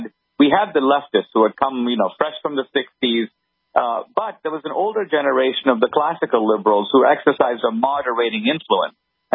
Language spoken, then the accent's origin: English; India; First of all, I grew up in India, so I walk into that facility.